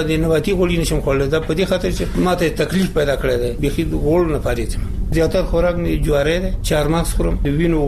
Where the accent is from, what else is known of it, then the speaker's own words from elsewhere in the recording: Nuristan, Afghanistan; now in Kabul, Afghanistan; مونږ د نورستان یو